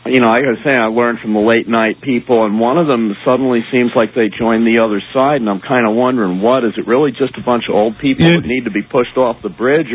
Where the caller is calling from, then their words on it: New York, United States; Well, hi. Yes, I'm calling from Ulster County, and I was away all winter